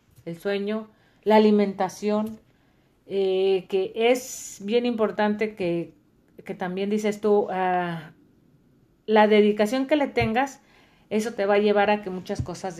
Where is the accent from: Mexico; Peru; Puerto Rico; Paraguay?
Mexico; moved away; yo crecí pues en México, casi pues más de la edad que tengo ahorita, más de la mitad, la viví en México y es muy diferente la vida en México que aquí